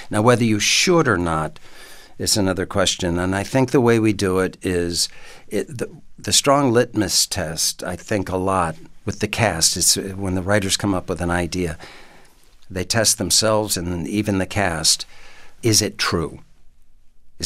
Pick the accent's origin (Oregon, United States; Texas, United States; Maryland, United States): Maryland, United States; I'm a Lutheran from Western Maryland.